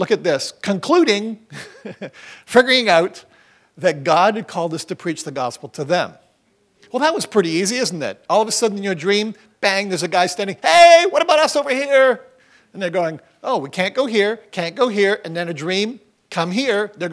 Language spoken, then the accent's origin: English; Toronto, Ontario, Canada; born there; now in Mississauga, Canada; I was born in Toronto, so that wasn't too far. I live in Mississauga now.